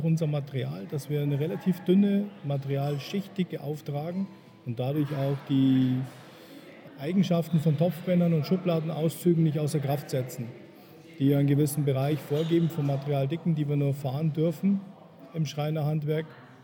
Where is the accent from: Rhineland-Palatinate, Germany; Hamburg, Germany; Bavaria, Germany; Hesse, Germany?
Bavaria, Germany; accent: Bavarian; Ich komme aus dem Chiemgau, nahe der Salzburger Grenze.